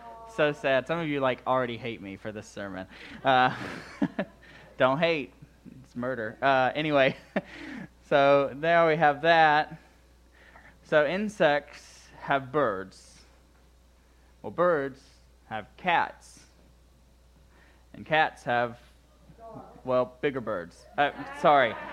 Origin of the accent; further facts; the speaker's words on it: the South, United States; I made it up. I'm from the South. I can do that.